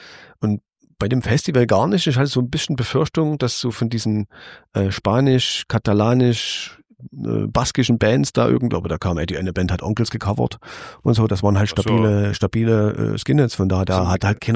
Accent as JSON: {"language": "German", "region": "East Germany", "country": "Germany", "said": "Ich bin Ossi halt."}